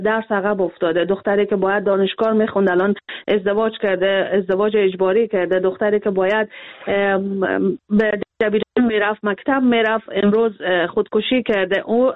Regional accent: Afghanistan; ما بالاخره از افغانستان هستیم و سنت های خود داریم

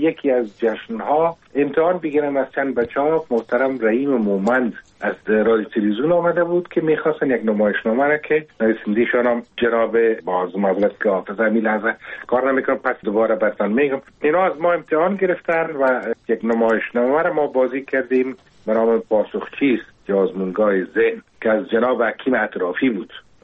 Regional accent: Kabul, Afghanistan; ما در کنار کابل نداری زندگی میکردیم،

